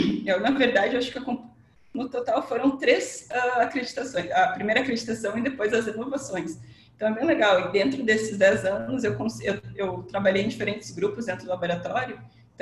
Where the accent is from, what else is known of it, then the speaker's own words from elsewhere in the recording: South Region, Brazil; now in Rio de Janeiro, Brazil; Já faz um aninho aqui que eu tô aqui no Rio, tô gostando, mas sinto falta do meu sul também.